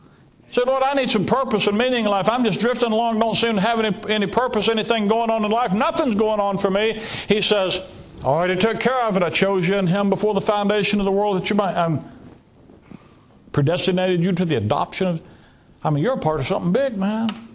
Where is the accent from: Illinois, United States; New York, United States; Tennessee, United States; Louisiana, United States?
Tennessee, United States; also born or lived in Alabama; Down south, I'm from Alabama, raised from Tennessee.